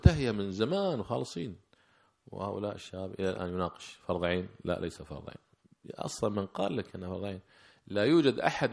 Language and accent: Arabic; Kuwait; يعني مثلا عندنا في الكويت